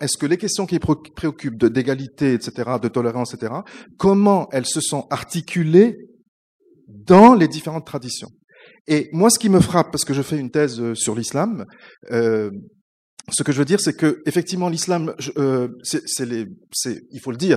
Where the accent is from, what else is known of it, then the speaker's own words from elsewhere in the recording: Toronto, Ontario, Canada; also born or lived in Quebec; je suis de Toronto, mais comme vous le voyez, je parle français et j'ai vécu très longtemps au Québec et je suis doctorant en philosophie politique à l'Université de Paris, même si j'habite au Québec.